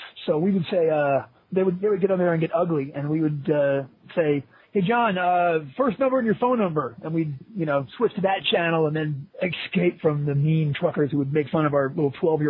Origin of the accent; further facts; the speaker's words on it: New York, United States; I grew up in New York, so we're across town from each other and stuff.